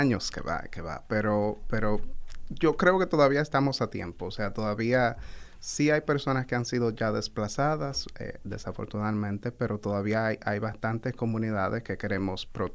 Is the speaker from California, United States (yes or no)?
no; New York, United States; yo, por ejemplo, crecí en el Bronx, luego viví en Harlem.